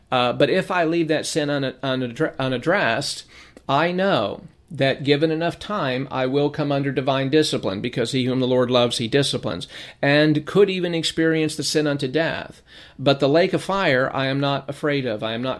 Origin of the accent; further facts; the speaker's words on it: Lancaster, California, United States; born there; I was born in Southern California, in Lancaster, in the Los Angeles Hospital.